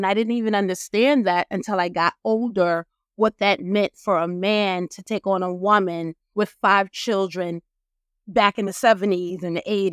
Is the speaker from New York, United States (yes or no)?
yes; New York City, New York, United States; We grew up in Brooklyn. We always lived like in a private house. My mother worked. She was a home attendant. My dad worked in the Bronx.